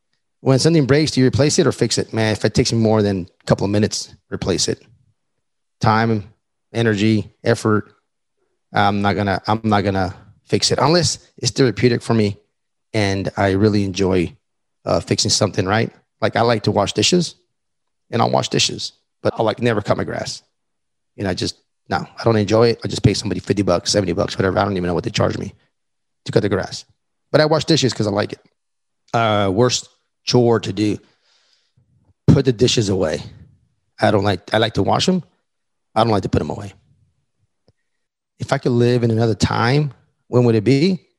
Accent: Texas, United States; I'm from Texas, the stuff that I know, like just the Texas history

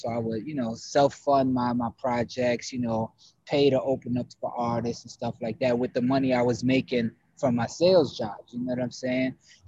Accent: New York City, New York, United States; also born or lived in Paterson, New Jersey / Tampa, Florida; now in Los Angeles, United States; I grew up in the Bronx, New York City. You know what I'm saying? Shout out to New York. Lived in Paterson, New Jersey. Lived in Tampa, Florida. And now I'm out here in LA doing my thing.

